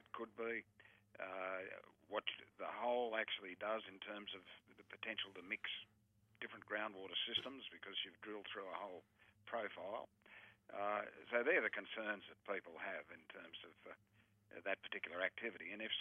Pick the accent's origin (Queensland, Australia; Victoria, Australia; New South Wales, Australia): New South Wales, Australia; Quirindi; born there; Well, I was born in New England. I've lived most of my life in New England, other than some time that I've spent overseas, but I was actually born in Quirindi Hospital.